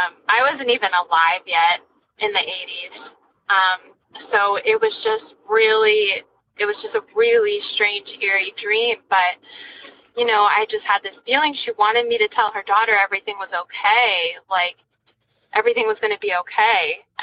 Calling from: New Hampshire, United States; Kelly, I'm calling from New Hampshire.

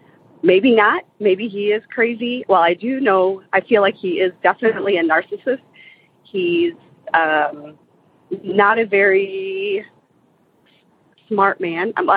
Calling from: St. Louis, Missouri, United States; I'm calling from the St. Louis area.

